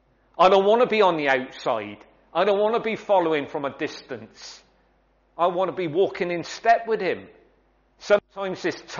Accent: Bristol, South West England, United Kingdom; I come from South Bristol, can't speak proper English, you know, didn't do very well at school

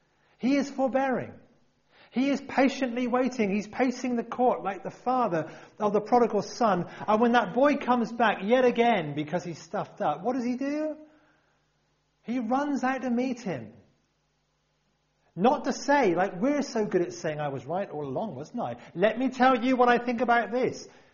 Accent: United Kingdom; We're British. We're very good at looking great and being nice and being together and it's all lovely.

